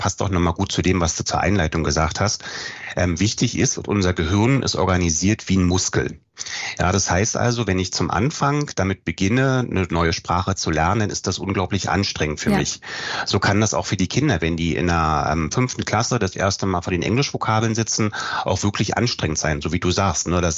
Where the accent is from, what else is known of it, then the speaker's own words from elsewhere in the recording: Berlin, Germany; Also ich komme ja aus Berlin